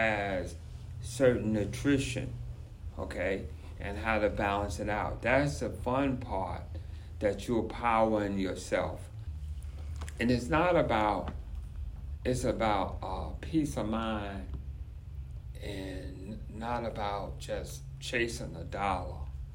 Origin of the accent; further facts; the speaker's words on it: the South, United States; because I grew up in the South, in the summer you have abundance of vegetables.